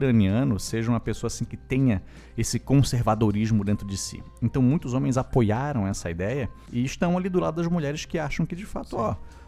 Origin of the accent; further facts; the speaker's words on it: Santa Catarina, Brazil; Quando eu me apresento como eu sou de Santa Catarina, eu tenho medo que as pessoas pensem que eu sou maluco.